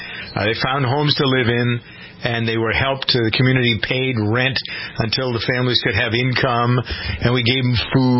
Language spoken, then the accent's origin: English; Framingham, Massachusetts, United States; Speaking of my hometown of Framingham, next to Framingham is a smaller town called Natick.